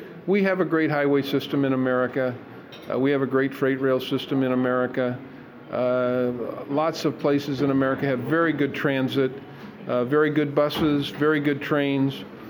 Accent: Illinois, United States; My home state of Illinois is fixing up tracks.

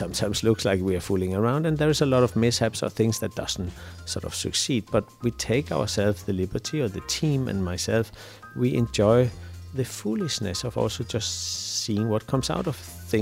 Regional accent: Denmark; now in Berlin, Germany; I'm based in Berlin. I'm originally from Denmark and Iceland. I grew up in Denmark, really, born by Icelandic parents. And I've been in Berlin, I think, now for 25 years.

